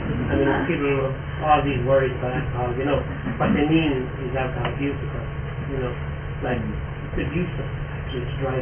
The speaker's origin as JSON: {"language": "English", "town": "Waterford", "region": "Munster", "country": "Ireland", "said": "When I came from Waterford. In Waterford, we kind of just love our own city."}